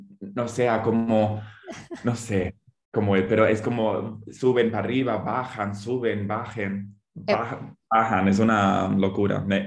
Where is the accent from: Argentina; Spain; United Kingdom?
United Kingdom; South East England; Spanish is a second language; moved away as an adult; Soy de una ciudad bastante pequeña en el sureste de Inglaterra, pero realmente lo dejé hace ya... La dejé hace como 7 años cuando me fui a la universidad en Birmingham.